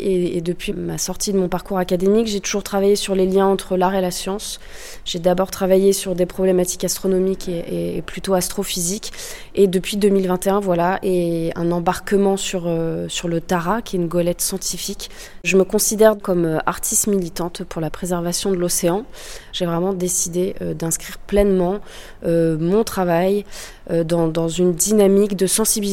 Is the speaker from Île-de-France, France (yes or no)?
no; Brittany, France; Je suis originaire de Bretagne. Je vis depuis 3-4 ans à Saint-Malo. … Je suis artiste visuelle.